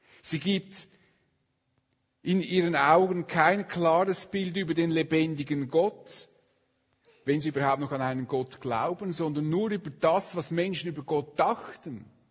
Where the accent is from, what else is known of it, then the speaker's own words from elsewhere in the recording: Switzerland; Für uns eigentlich aktuell als Schweizer.